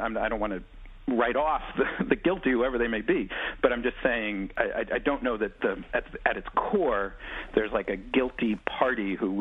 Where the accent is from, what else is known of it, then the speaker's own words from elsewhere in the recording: New York City, New York, United States; I grew up in West Beth and Greenwich Village, all artist housing